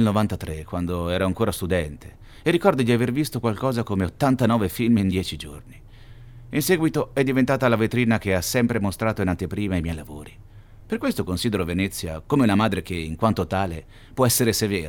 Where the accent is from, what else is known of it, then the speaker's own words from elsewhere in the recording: Ethiopia; also born or lived in Palermo, Italy; now in Italy; sono cresciuto in Etiopia, che la mia mamma è algerina, che i miei capelli e la mia pelle sono scuri.